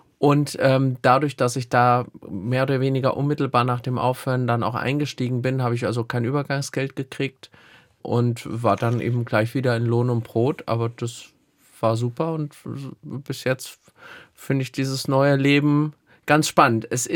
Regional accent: Gelnhausen, Hesse, Germany; ich will mal mehr Zeit in Hessen, in Gelnhausen, in meiner Heimat verbringen.

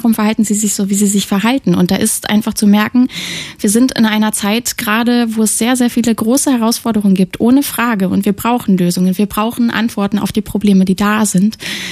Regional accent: Eberswalde, Brandenburg, Germany; dass ich bin gebürtige Eberswalderin und bin auch wieder in Eberswalde schon seit 3 Jahren

